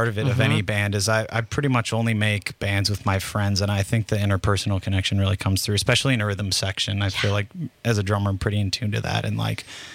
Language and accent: English; Whitefish Bay, Wisconsin, United States; born or raised there